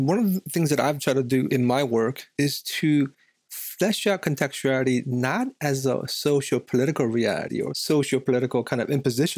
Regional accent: Virginia, United States; I grew up in the East Coast. I grew up in Virginia in the Korean American church.

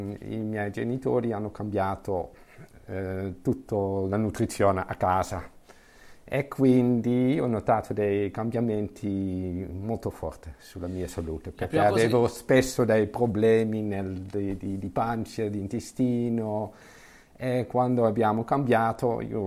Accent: Netherlands; Italian is a second language; moved away as an adult; now in Arezzo, Italy; Quindi sono cresciuto in Olanda, ho fatto il mio studio anche lì, la medicina, l'agopuntura, e poi sono da 5 anni sono anche qui in Italia, lavoro ad Arezzo.

